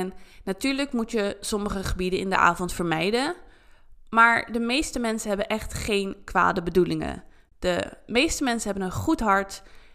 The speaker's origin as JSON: {"language": "Dutch", "country": "Netherlands", "tie": "born there", "said": "Dat ik echt heel dankbaar ben voor waar ik vandaan kom en de kansen die ik heb en die ik heb gehad omdat ik in Nederland ben geboren."}